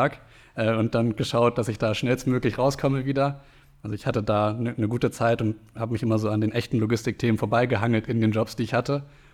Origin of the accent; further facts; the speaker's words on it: Rosengarten, Lower Saxony, Germany; also born or lived in Hamburg; Genau, ich bin in Hamburg geboren und dann im Hamburger Süden in Rosengarten groß geworden. Also Aha. An der südlich der Hamburger Grenze in Niedersachsen dann.